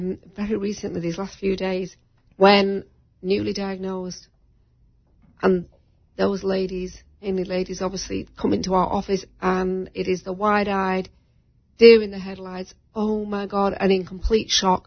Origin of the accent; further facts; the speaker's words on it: Blackpool, North West England, United Kingdom; I mean, I'm from Blackpool in England.